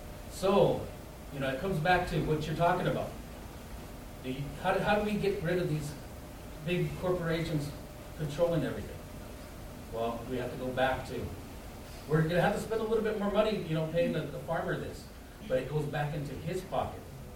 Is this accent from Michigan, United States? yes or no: no; New Mexico, United States; I come from the Navajo Nation of New Mexico.